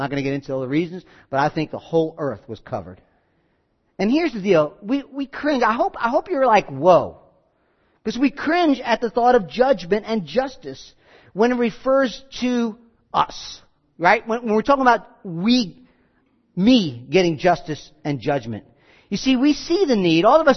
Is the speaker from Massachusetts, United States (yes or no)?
no; Rockland County, New York, United States; You know, I grew up in Rockland County